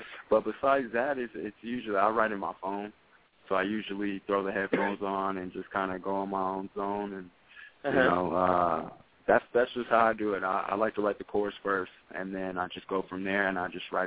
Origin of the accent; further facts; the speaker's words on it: Portland, Oregon, United States; moved away as an adult; now in Reno, United States; once I moved to Reno, I'm originally from Portland, Oregon. I moved down to Reno probably about 5 years ago.